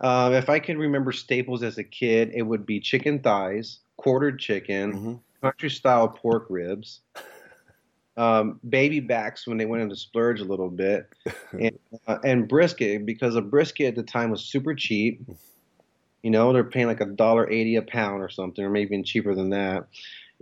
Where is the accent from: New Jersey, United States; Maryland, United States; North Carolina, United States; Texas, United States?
Texas, United States; San Antonio; I was born and raised in San Antonio. I grew up on the South Side, and which was really predominantly Mexican American and very Chicano is what I like to say.